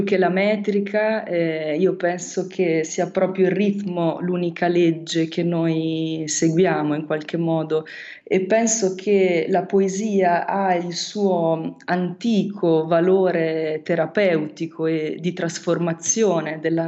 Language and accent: Italian; Marche, Italy; il profilo delle colline della mia terra, le Marche.